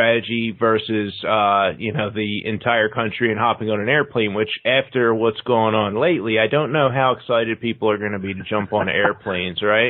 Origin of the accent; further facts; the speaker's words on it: Philadelphia, Pennsylvania, United States; now in Chicago, United States; And then I grew up in Philadelphia, so I'm a Pennsylvania guy most of my life before I got to Chicago.